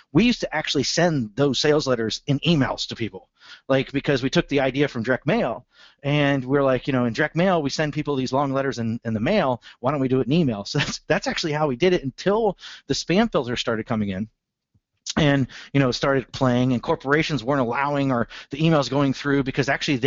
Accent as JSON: {"language": "English", "town": "Youngstown", "region": "Ohio", "country": "United States", "tie": "born there", "said": "I was born in Youngstown, Ohio, right outside of Youngstown, Ohio."}